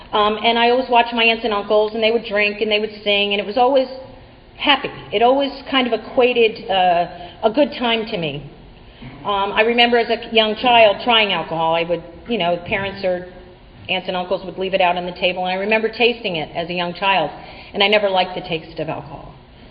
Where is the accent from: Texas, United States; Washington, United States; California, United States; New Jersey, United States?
New Jersey, United States; I am 53 years old. I'm originally from New Jersey. I come from a good family.